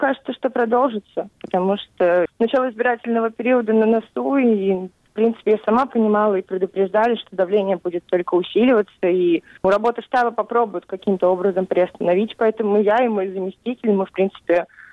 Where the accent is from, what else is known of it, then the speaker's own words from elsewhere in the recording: Oryol, Oryol Oblast, Russia; Я после окончания школы 2 года училась в Москве, в Российском университете дружбы народов. Я из Орла. После 11 класса уехала в Москву, 2 года проучилась